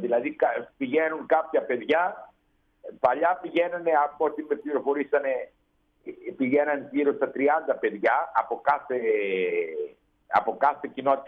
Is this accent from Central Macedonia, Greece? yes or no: yes; Thessaloniki, Central Macedonia, Greece; Εκεί πέρα στην Πάρο, εγώ ήμουν από τη Θεσσαλονίκη